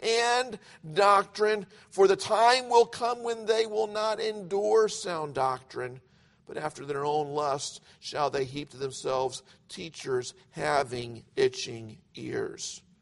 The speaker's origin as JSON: {"language": "English", "region": "Ohio", "country": "United States", "tie": "born or raised there", "said": "I grew up outside of Cleveland, Ohio."}